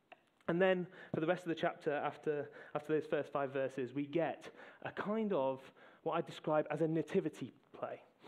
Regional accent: North East England, United Kingdom; I'm from the Northeast, but mum and dad grew up in Surrey.

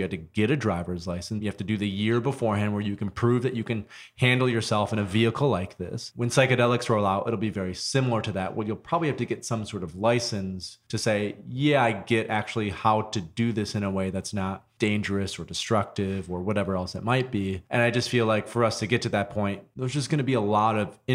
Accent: Grand Rapids, Michigan, United States; I grew up in West Michigan in a city called Grand Rapids. It's quiet, it's conservative, more traditional, small town Midwest.

